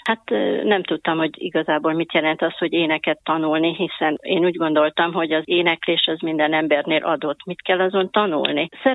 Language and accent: Hungarian; Nagykanizsa, Zala, Hungary; born there; Én Nagykanizsán, ebben a dalai kis kereskedővárosban születtem. A 48-as év, ebből már kiderül, hogy milyen régóta vagyok a Földön.